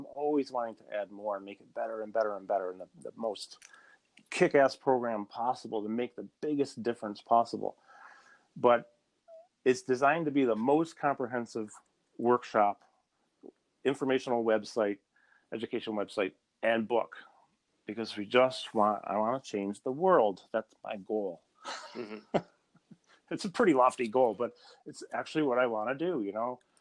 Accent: Syracuse, New York, United States; You were in my hometown like 2 or 3 weeks ago, and I was in San Diego teaching.

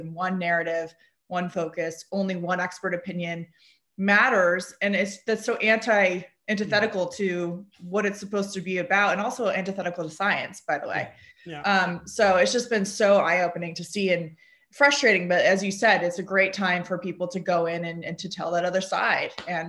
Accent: United States; And that's something that I appreciate as an American.

